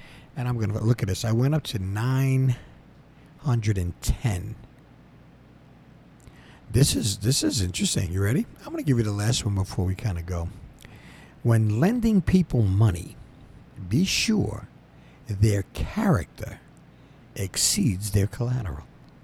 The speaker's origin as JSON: {"language": "English", "region": "Northeast", "country": "United States", "said": "I'm from the Northeast, and I'm very close here to New York City."}